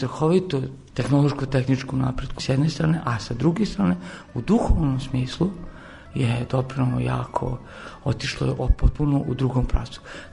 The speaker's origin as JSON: {"language": "Serbian", "town": "Novi Sad", "region": "Vojvodina", "country": "Serbia", "tie": "born there", "said": "ja sam rođen u Novom Sadu, rođen sam u Vojvodini, svi su moji ovde"}